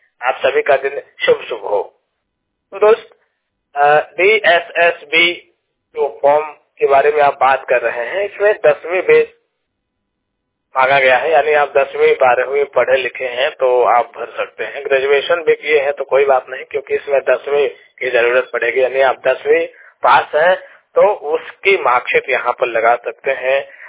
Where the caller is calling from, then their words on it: Mirzapur, Uttar Pradesh, India; जिला मिर्जापुर उत्तर प्रदेश से बात कर रहा हूँ।